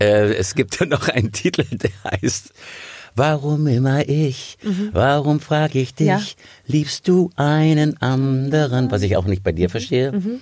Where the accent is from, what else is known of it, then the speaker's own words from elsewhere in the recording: Germany; Und als ihr dann mitkriegt, ich bin Deutscher, und dann, wenn ich da was vorspiele